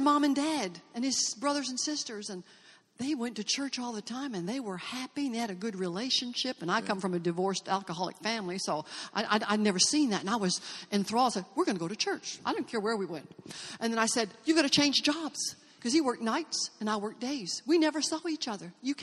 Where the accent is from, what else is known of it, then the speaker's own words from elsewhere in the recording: Canada; moved away as an adult; now in Memphis, United States; And said, oh, my gosh, I came from Canada. I had to leave all my family, all my friends. I had to leave my teaching career. I had to just leave everything. And here I moved to Memphis.